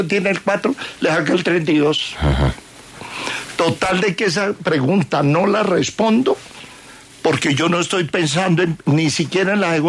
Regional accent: Piedecuesta, Santander, Colombia; Por allá hace 45, 50 años, en mi tierra Piedecuesta, yo era el presidente del consejo.

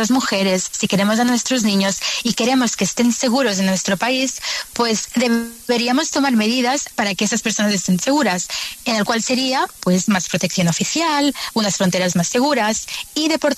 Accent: Spain; a escoger a la gente de España, porque es mi país, es nuestro país. Y deberíamos tener la prioridad como españoles.

